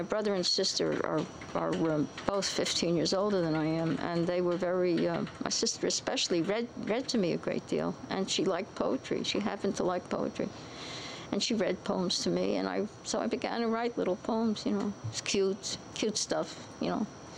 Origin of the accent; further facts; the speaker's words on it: Bronx, New York, United States; Well, I'm from the Bronx originally, and my parents came over here in 1905 from Russia, from a town called Yuzovka.